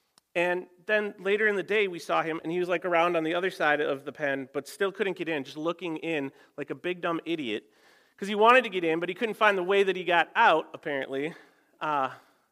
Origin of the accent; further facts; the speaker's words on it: United States; as an American, I just have not spent a lot of sheep time in my life.